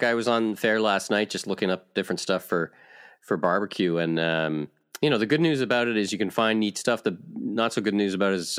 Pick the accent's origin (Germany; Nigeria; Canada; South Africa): Canada; Ottawa, Ontario; You know, I grew up in Ottawa.